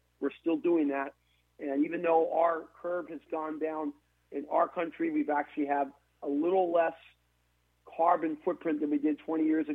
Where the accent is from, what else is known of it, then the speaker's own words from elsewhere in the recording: Philadelphia, Pennsylvania, United States; My hometown, Philadelphia, is right on the edge of having their hottest August on record.